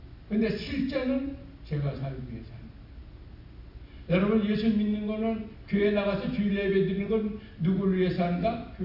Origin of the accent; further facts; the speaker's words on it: South Korea; now in United States; 우리는 한국 사람이 미국 와서 살고 있죠?